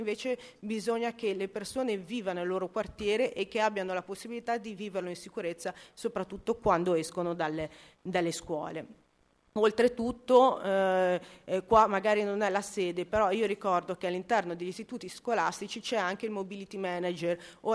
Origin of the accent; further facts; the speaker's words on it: Liguria, Italy; io vengo da Levante